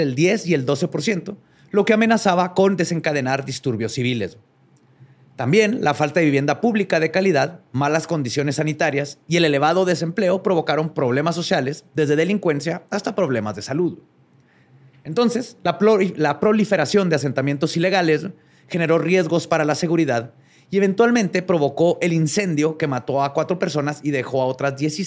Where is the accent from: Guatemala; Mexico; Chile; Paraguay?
Mexico; como mexicanos creo que nos va a pegar